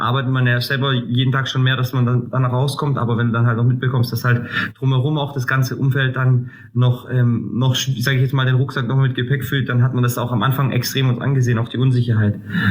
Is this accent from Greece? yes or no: yes; Greece; und ich bin Grieche